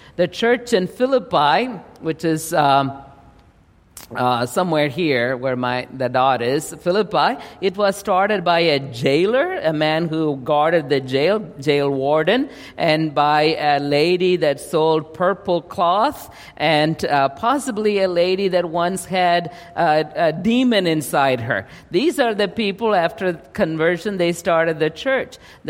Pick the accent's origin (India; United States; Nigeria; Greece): India; I'm from India.